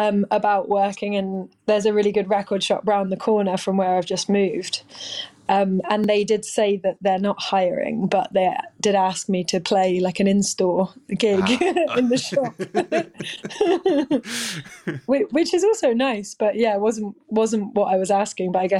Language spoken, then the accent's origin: English; England, United Kingdom; I'm a musician from England.